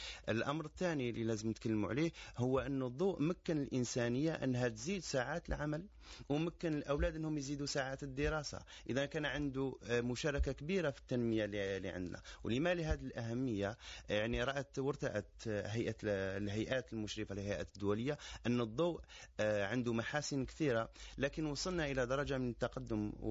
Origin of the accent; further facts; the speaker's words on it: Algeria; وهذا نعتز به كجزائريين أنه نعم.